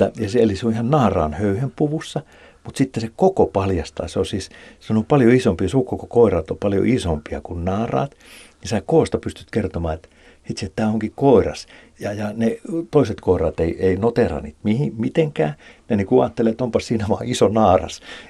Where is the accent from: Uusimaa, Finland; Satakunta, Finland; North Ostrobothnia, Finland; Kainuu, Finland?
Satakunta, Finland; Pori; moved away; Kun mä oon Porista kotoisin